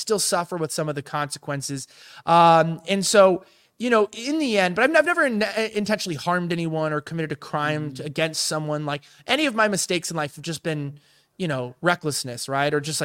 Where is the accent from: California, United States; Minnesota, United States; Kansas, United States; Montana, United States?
California, United States; Los Angeles; Like, I'm from Los Angeles. I was like this metrosexual, you know, weird kid